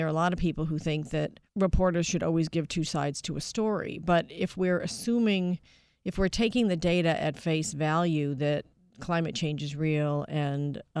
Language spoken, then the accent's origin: English; New York City, New York, United States; Columbia University in my hometown of New York City